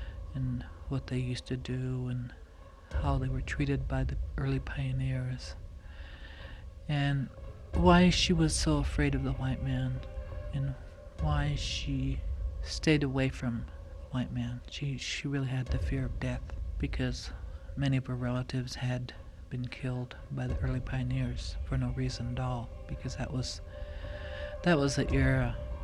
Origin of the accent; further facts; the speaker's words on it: California, United States; California. That's in the northeastern Sierras, close to the border of California. I was always proud of being Indian.